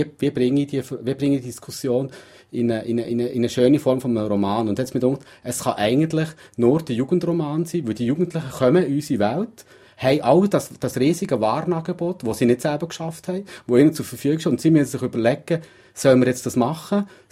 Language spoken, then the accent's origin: German; Solothurn, Switzerland; Ich bin in Solothurn geboren. Ich bin eben, wie gesagt, 48, bin noch nie weggezogen.